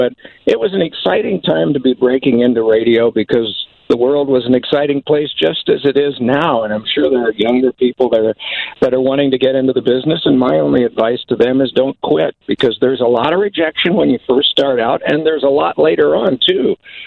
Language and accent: English; Indiana, United States; such as where I grew up in North Central Indiana. It was a long way to an NHL city, but Fort Wayne was only 40 miles away